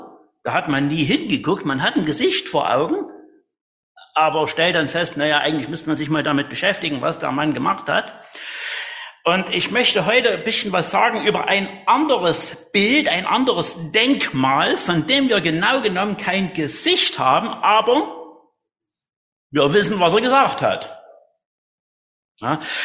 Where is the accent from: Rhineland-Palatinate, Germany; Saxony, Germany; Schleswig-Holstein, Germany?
Saxony, Germany; Thierfeld; Ich bin in Tierfeld aufgewachsen und in Hardenstein zur Schule gegangen.